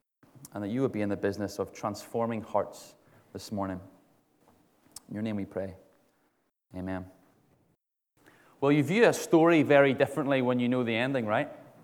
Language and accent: English; Ballymena, Northern Ireland, United Kingdom; I'm from Ballymena.